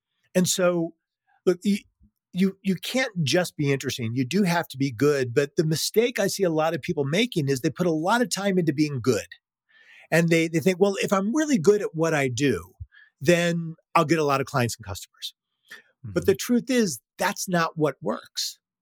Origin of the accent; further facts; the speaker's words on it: St. Louis, Missouri, United States; now in Los Angeles, United States; It's hard to get a good hamburger in Los Angeles. Like, I'm from the Midwest. I'm from St. Louis. Like, we are born barbecuing, and it's hard to get a really good burger in LA.